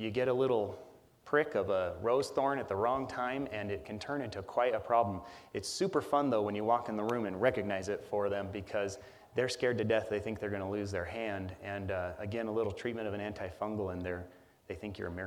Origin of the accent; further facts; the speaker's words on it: Las Vegas, Nevada, United States; moved away; A little bit about me, I'm actually not a local guy. I was born and raised in Las Vegas.